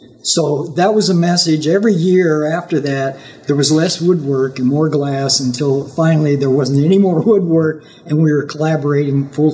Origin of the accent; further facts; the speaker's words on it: California, United States; now in Taos, United States; I came from California, and I got here by way of a friend who had moved to New Mexico